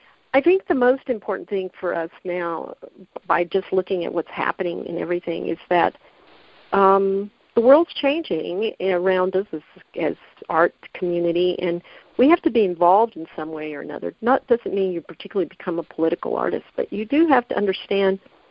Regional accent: Hattiesburg, Mississippi, United States; also born or lived in Los Angeles; I'm a strange Mexican. I grew up in Hattiesburg, Mississippi in the 70s, when there was two Mexicans, right? And then I moved to Los Angeles

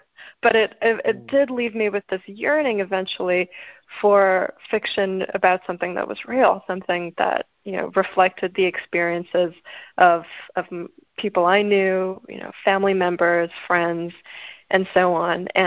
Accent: Singapore; when my friends and I were growing up in Singapore, we didn't read stories about growing up in Singapore.

